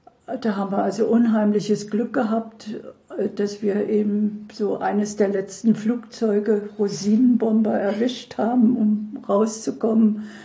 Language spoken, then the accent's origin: German; Berlin, Germany; also born or lived in Mönchengladbach; mein Vater wollte aus Mönchengladbach weg und ich war 2 Jahre alt, nach Berlin gezogen. Und das war der erste Aufenthalt in Berlin.